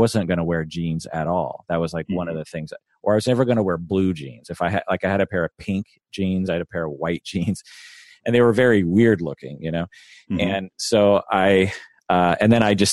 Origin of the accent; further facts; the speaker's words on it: Seattle, Washington, United States; When I was growing up in the Seattle area in the late 70s, early 80s, everyone wore Levi's jeans.